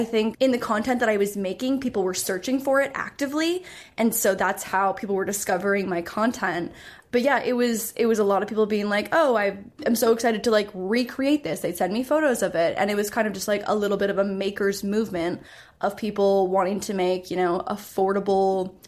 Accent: Canada; So I'm Canadian. So I was in Toronto for university

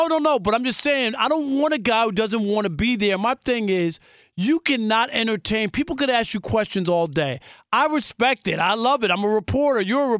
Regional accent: Jamaica, Queens, New York, United States; You know, you just don't know as a kid growing up in Jamaica, Queens. I was one of these kids that used to dream about traveling.

